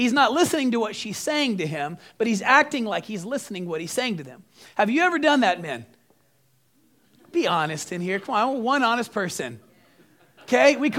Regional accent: Texas, United States; I grew up in West Texas, and I'm going to tell you what. If you've never been around a Texas thunderstorm, you haven't lived yet.

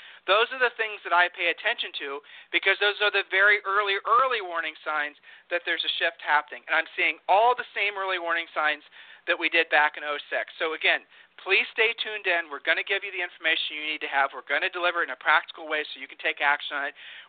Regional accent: Texas, United States; I'm thinking about my home state here. Houston.

